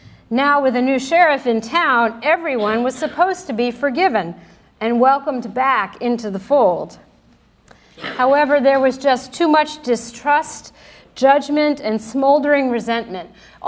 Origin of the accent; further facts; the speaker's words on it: Pennsylvania, United States; Growing up in Lancaster County, I witnessed the Amish community practicing forgiveness in lots of different situations